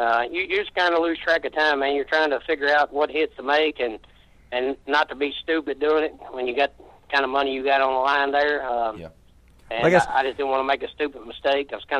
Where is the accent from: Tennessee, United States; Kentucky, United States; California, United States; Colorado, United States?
Kentucky, United States; You know, I come from Kentucky by myself.